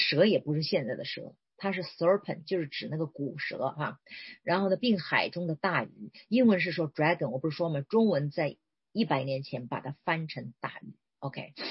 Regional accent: China; born there; 就像我50多岁了，我是60年代末在中国出生的，

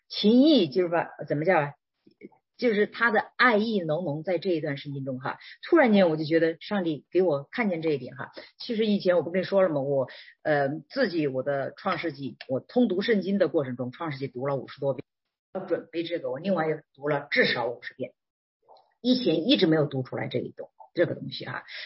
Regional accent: Hubei, China; 我是湖北人，我的 L 和 N 从来分不清楚，第二那个前鼻音和后鼻音，后面加鸡和不加鸡的，我也从来都不清楚

